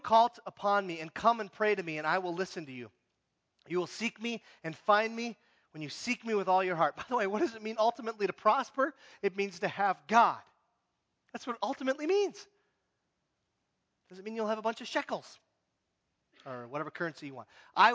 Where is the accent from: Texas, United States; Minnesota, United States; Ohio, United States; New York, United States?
Minnesota, United States; Hibbing; moved away as an adult; Many of you know I grew up in Hibbing, Minnesota, left Hibbing and came down here in 1982.